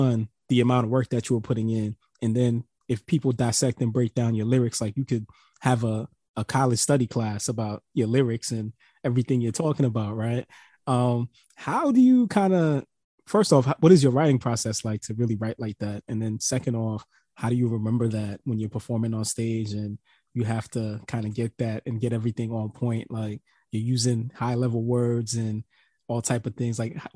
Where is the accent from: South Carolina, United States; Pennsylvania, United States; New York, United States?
New York, United States; New York City; it's kind of depressing as a New Yorker, because we grew up on